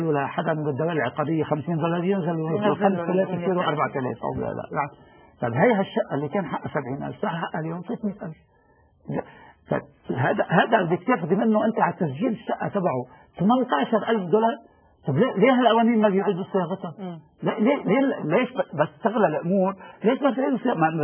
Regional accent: Lebanon; أنا اليوم ما بقول شيعي أنا لبناني انتقلت من شيعيتي للبنانيتي

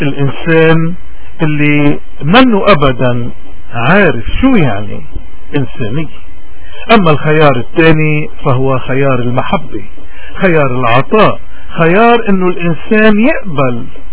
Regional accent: Lebanon; نحن كل لبناني مؤمن بربه، مؤمن بذاته، مؤمن بوطنه

